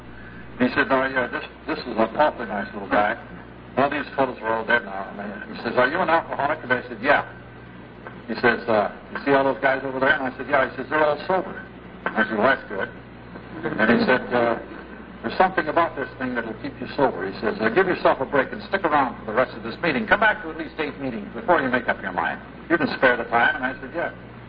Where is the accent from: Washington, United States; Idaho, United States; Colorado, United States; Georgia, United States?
Idaho, United States; Coeur d'Alene; I was so glad that they invited me to talk in my hometown, you can't believe it. Because we come up there every year, see tonight. We come up there and get a taste of heaven here in Coeur d'Alene.